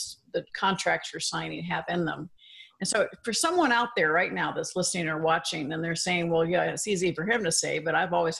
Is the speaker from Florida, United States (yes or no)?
yes; Orlando, Florida, United States; So most of you know that I grew up in Orlando, so it's always nice to be talking to another Floridian.